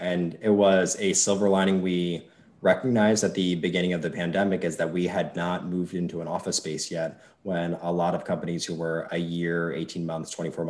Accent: Philadelphia, Pennsylvania, United States; now in St. Petersburg, United States; So I was in Atlanta. My co-founder was in England. We grew up in the Philly area together.

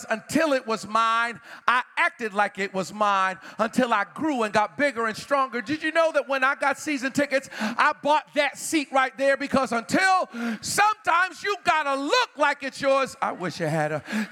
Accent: Boston, Massachusetts, United States; I grew up in Boston, Massachusetts.

